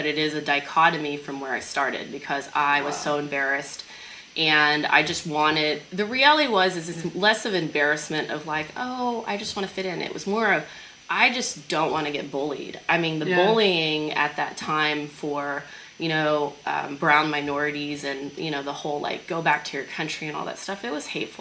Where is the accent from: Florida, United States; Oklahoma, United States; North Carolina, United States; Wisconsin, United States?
Oklahoma, United States; accent: Oklahoma; moved away; they would make fun of my accent, my Oklahoma accent.